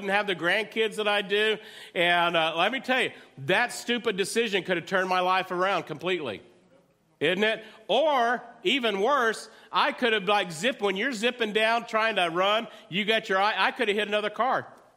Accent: Midland, Texas, United States; I drove 6 hours back to the place I grew up in Midland, Texas

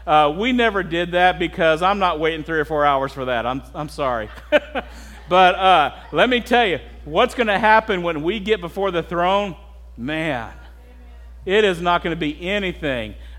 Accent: Texas, United States; We're from Midwest, we're from Texas. They know how to have thunderstorms there, I want you to know.

